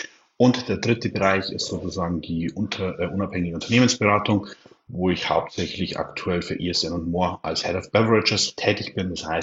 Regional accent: Regensburg, Bavaria, Germany; in 9 Tagen 32 Jahre alt. Also wenn ihr das hört, wahrscheinlich bin ich dann schon 32 Jahre alt, bin Sportökonom, komme aus Regensburg

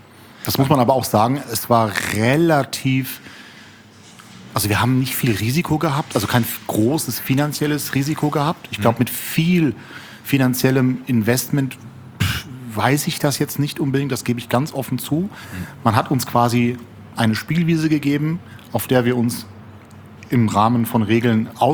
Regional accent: Frankfurt, Hesse, Germany; Ich glaube, also wir sind ja Frankfurterin so. Wir lieben unsere Stadt.

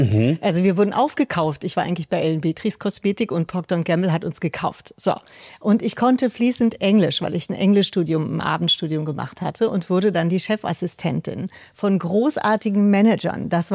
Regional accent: Frankfurt, Hesse, Germany; ich komme aus Frankfurt

